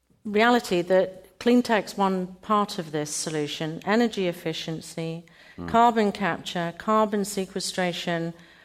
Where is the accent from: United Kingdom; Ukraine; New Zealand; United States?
United Kingdom; I'm British.